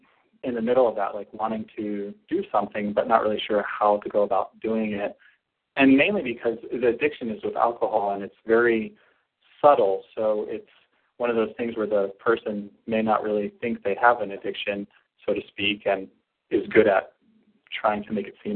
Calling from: North Carolina, United States; I usually am, but I'm home for the holidays. I'm calling from North Carolina

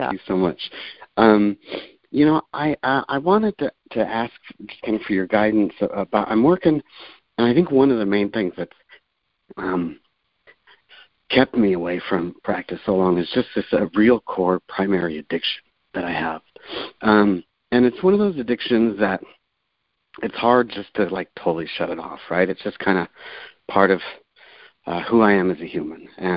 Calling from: Olympia, Washington, United States; I'm calling from Olympia, Washington.

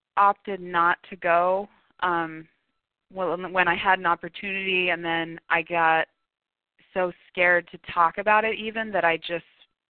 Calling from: Washington, United States; I'm calling from Washington State.

